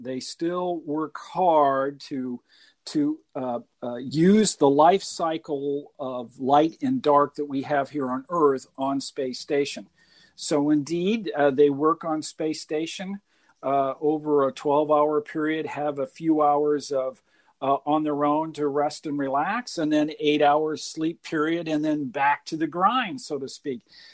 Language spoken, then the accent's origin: English; Burlington, Iowa, United States; I was born and raised in Burlington.